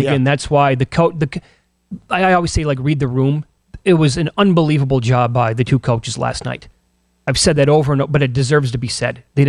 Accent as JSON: {"language": "English", "region": "Midwest", "country": "United States", "said": "They're playing on the West Coast. I'm from the Midwest."}